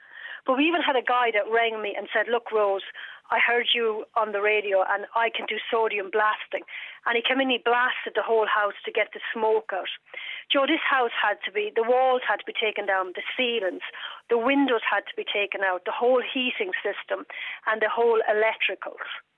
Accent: Portarlington, County Laois, Ireland; now in Limerick, Ireland; I'm not from Limerick originally. I'm from Port Arlington, but I hope they've adopted me because I'm here for 20-something years.

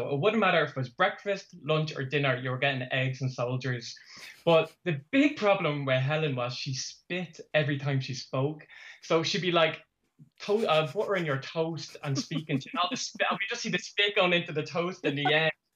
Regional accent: Clondalkin, Leinster, Ireland; I'm from Clondalkin.

